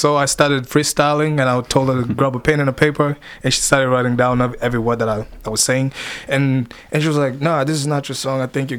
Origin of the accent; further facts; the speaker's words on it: Kenya; also born or lived in Congo; now in Lexington, United States; I was born in Congo. I was raised in Kenya, and I've lived in Lexington, Kentucky for... It's going to be 4 years on Sunday, actually.